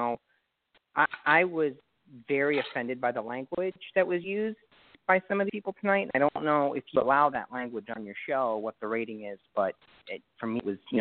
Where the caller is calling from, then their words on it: North Bergen, New Jersey, United States; New Jersey, North Bergen to be exact.